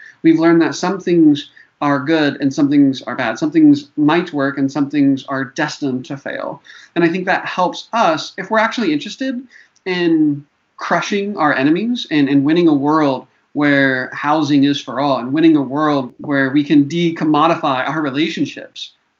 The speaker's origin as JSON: {"language": "English", "town": "Charlotte", "region": "North Carolina", "country": "United States", "tie": "born or raised there", "said": "all the way to my hometown, Charlotte, North Carolina."}